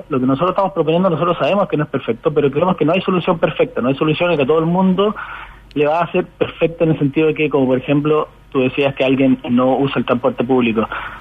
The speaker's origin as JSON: {"language": "Spanish", "town": "Santiago", "region": "Santiago Metropolitan Region", "country": "Chile", "said": "nos va a costar menos como santiaguinos transportarnos"}